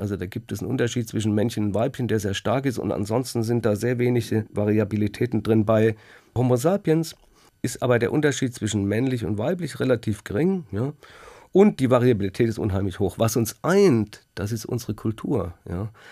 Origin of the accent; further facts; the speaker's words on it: Baden-Württemberg, Germany; Also ich bin selber Schwabe, deswegen darf ich das sagen.